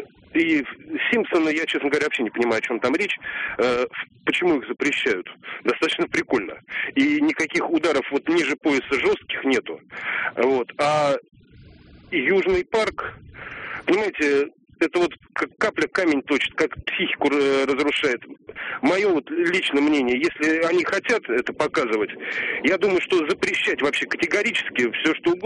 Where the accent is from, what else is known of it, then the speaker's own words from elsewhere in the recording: Moscow, Russia; Добрый день … мне 36 лет, я из Москвы.